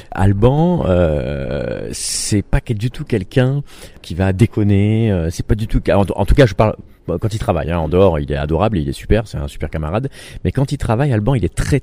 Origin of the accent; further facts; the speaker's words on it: Montpellier, Occitanie, France; Moi je suis montpelliérain, hein, je suis un local on va dire.